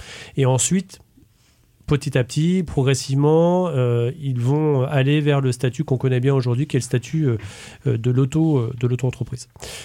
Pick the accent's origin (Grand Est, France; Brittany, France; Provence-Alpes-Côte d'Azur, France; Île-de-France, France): Brittany, France; je suis pur breton, et de l'autre, parce que je suis vraiment convaincu que la Bretagne est une terre à part